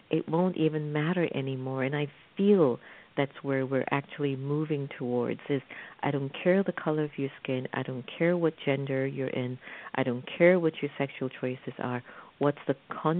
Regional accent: Jamaica; You know, I'm from Jamaica

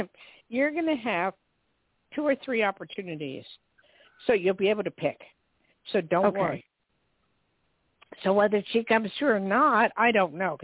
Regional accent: New York, United States; accent: New York; I walk and I talk and I come from New York. East 44th Street and 3rd Avenue. I miss it so much.

